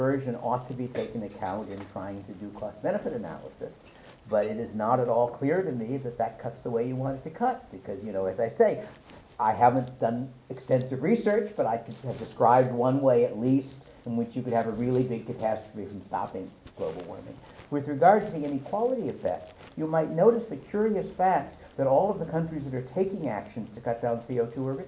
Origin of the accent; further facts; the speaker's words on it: Chicago, Illinois, United States; I mean, I grew up in Chicago and I'd rather have it warmer, but not in the summer.